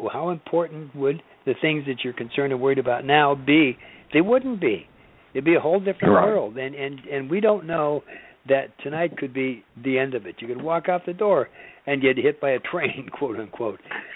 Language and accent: English; Los Angeles, California, United States; I was in California, and I was brought up in Los Angeles